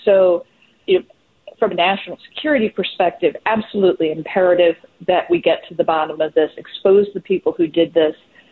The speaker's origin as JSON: {"language": "English", "town": "Lancaster", "region": "Pennsylvania", "country": "United States", "tie": "born or raised there", "said": "I grew up in Lancaster. So I grew up a little over 20 miles from Three Mile Island."}